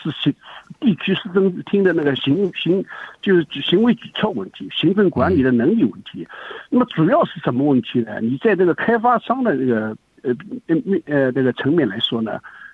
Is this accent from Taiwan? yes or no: no; China; 我们都是从中国来的